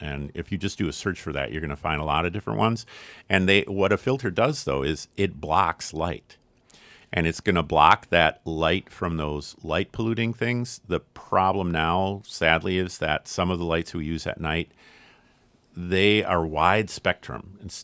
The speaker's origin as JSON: {"language": "English", "town": "St. Paul", "region": "Minnesota", "country": "United States", "tie": "born or raised there", "said": "When I was a kid, I grew up in St. Paul. We could see quite a few stars right from my front yard."}